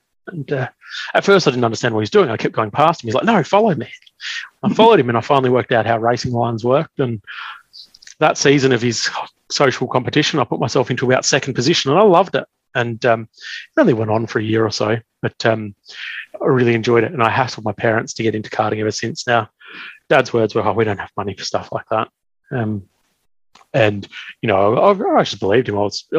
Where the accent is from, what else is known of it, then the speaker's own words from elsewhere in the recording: Mildura, Victoria, Australia; I, as a young lad, I grew up in Mildura in Northwest Victoria.